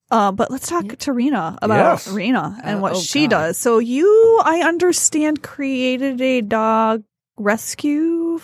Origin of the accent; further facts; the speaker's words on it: Michigan, United States; And I still back home. There's a movie theater. I'm from Northern Michigan. They don't have cup holders.